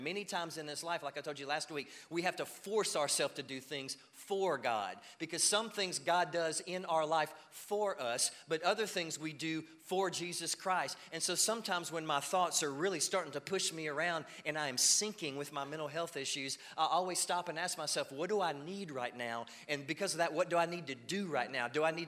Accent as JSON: {"language": "English", "region": "Louisiana", "country": "United States", "said": "I'm a Cajun, full-blooded, man. My dad's mom, she couldn't hardly speak English, man."}